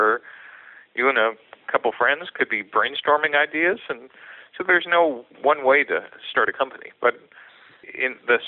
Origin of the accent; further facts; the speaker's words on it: New York City, New York, United States; So I grew up in New York City.